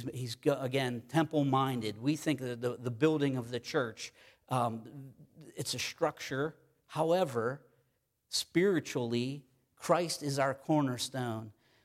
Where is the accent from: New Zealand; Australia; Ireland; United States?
Ireland; And I'm a proud Irishman. I am proud. We love hard. We fight hard. We're Irish.